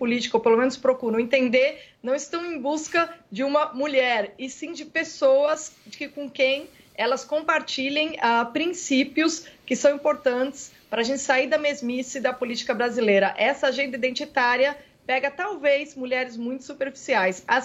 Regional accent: Brazil; eu sou uma mulher, sou brasileira

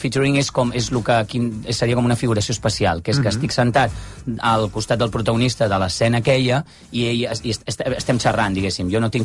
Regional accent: Catalonia, Spain; accent: Catalan; I vaig dir, home, diuen que tinc una mica d'accent català, però tampoc tant.

